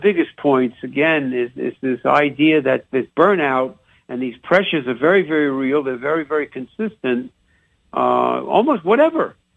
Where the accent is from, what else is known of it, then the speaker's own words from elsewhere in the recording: New York City, New York, United States; accent: New York; now in Chicago, United States; I work on my New York accent chance once a week on the Sports Doctor because I've been in Chicago for 50 years.